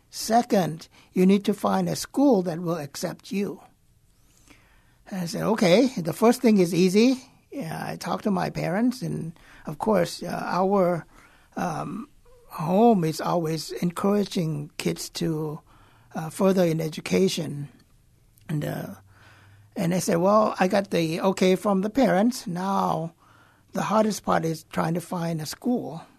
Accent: Thailand; English is a second language; now in United States; when you were young as a kid that's growing up in Thailand, of course, you've seen a lot of great things about U.S. of A's.

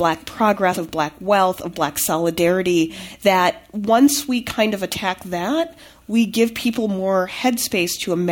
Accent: Midwest, United States; You know, I'm from the Midwest and it gets so cold in the wintertime

